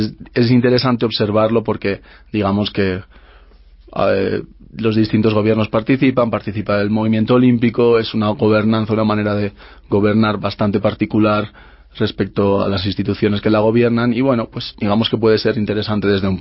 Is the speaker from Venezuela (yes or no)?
no; Orio, Basque Country, Spain; practicaba remo y competía ya pues en el club de mi pueblo, de Orio